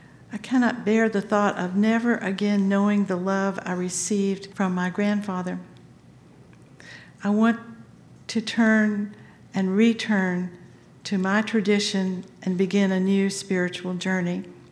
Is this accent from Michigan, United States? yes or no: no; Virginia, United States; I board the first plane back to my hometown in Tidewater, Virginia, to visit him.